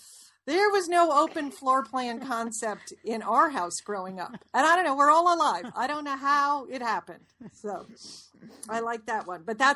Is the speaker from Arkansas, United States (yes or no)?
no; Connecticut, United States; We grew up in Connecticut in an old house